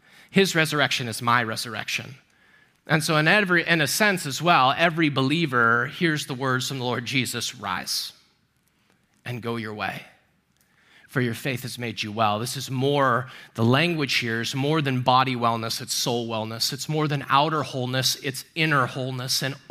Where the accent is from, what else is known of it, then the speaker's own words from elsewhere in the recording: Texas, United States; I've been going to church forever. I grew up in Texas